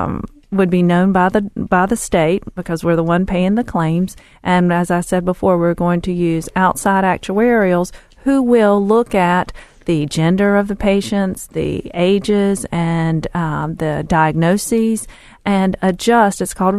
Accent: North Carolina, United States; I'm from Eastern North Carolina, the land of barbecue and sweet tea, and so we have lots of diabetes and cardiovascular disease and things like that.

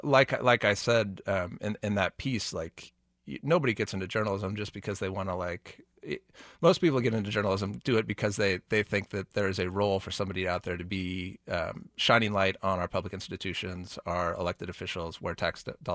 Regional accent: Prairie Village, Kansas, United States; I grew up in Prairie Village and attended schools in Shawnee Mission.

